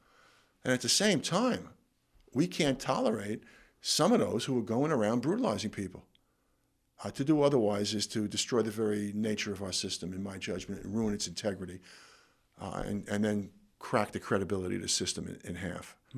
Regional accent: Brooklyn, New York, United States; I wanted to work for Frank Hogan, who was a legend in New York, growing up in Brooklyn.

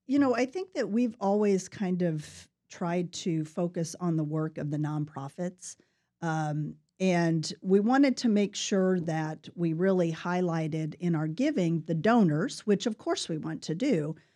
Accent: Plainfield, Indiana, United States; I grew up just west of Indianapolis in a little town called Plainfield. It's bigger now than it was.

